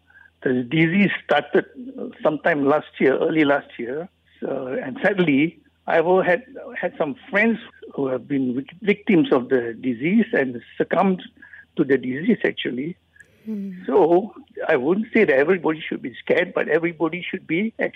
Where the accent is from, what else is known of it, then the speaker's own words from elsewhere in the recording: Kuantan, Pahang, Malaysia; from Kuantan. I'm 70 years of age and I've already gone through my jab.